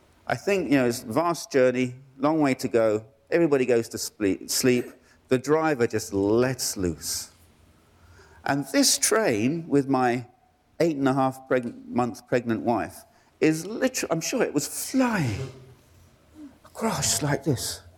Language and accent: English; United Kingdom; well, I'm British.